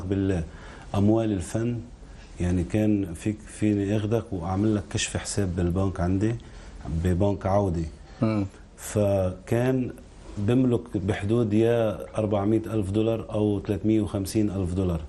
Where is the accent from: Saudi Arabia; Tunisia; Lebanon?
Lebanon; لا لا لا، أنا لبناني الأصل.